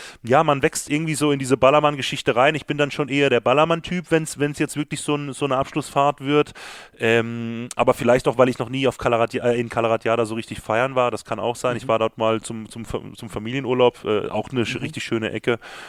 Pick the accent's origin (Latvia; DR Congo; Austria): Austria; Thening, Upper Austria; ich komme jetzt aus Thening, ja, die Gemeinde hat 11.000 Einwohner. Dort geht man zur Schule